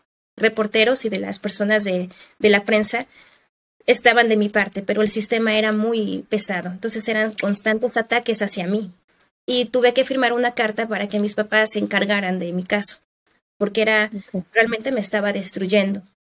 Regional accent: Mexico; moved away; also born or lived in United States / Hungary; yo me fui de México, viví en Estados Unidos 7 años y después viví en Hungría 5 años.

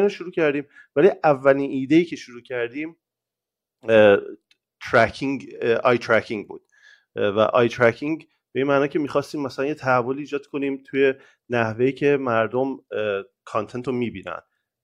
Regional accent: Iran; Persian is a second language; also born or lived in Dubai / United States; now in Lisbon, Portugal; من آخرین بار که من ایران تقریبا سال 2006 من از ایران اومدم بیرون، یعنی ایران زندگی نکردم دیگه، ولی خب 13 سال دبی بودم و خب مرتب میرفتم ایران و میومدم، ولی الان 5 ساله که لیزبونم و تقریبا 6 سال ایران نرفتم.

